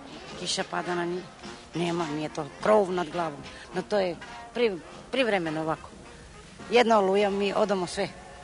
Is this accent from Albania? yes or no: no; Leskovac, Southern and Eastern Serbia, Serbia; moved away; Mi smo jeste rodom iz Leskovac, a smo se doselili ovde pre 2-3 godine.